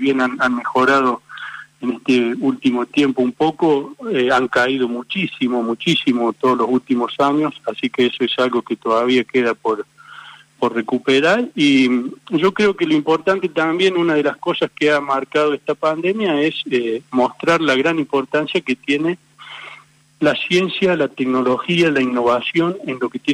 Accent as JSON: {"language": "Spanish", "town": "Bahía Blanca", "region": "Buenos Aires Province", "country": "Argentina", "tie": "born there", "accent": "Córdoba", "said": "yo hablo así con este acento neutro oriundo de Córdoba, pero soy nacido en Bahía Blanca"}